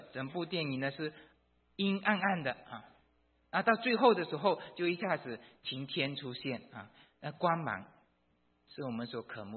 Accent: China; 我们中国人比较夸张，没有万里就几千里而已

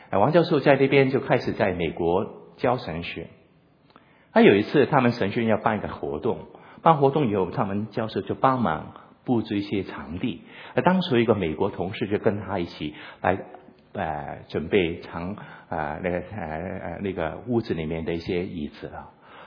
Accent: Hong Kong; first language yue; Chinese is a second language; 我虽然是我香港长大，我是母语是广东话哈，我现在但是服侍大部分是讲国语的国语人哈

